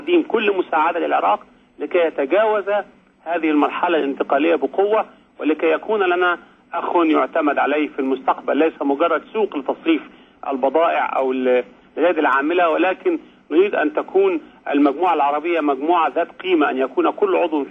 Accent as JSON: {"language": "Arabic", "country": "Egypt", "said": "ونحن كمصريين مستعدون دائما لمساعدة العراقيين. أنا أتكلم كواحد من هذا الشعب،"}